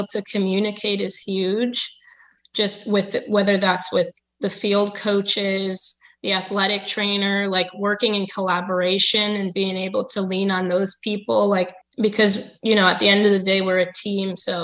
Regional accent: Connecticut, United States; I'm from Connecticut, but it hasn't been a big part of my upbringing.

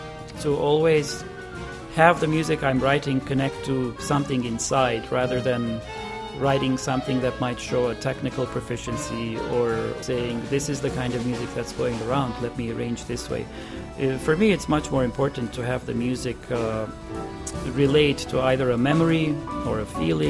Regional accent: Beirut, Beirut Governorate, Lebanon; born or raised there; also born or lived in Cyprus

